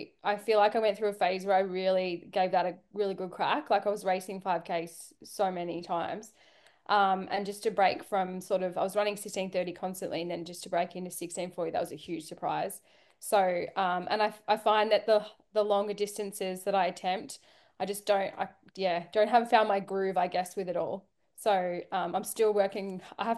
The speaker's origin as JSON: {"language": "English", "town": "Geelong", "region": "Victoria", "country": "Australia", "said": "I hail from Geelong. I've lived in Baruga for nearly 10 years now, maybe 11 years. And I live out in a farm, dairy farm."}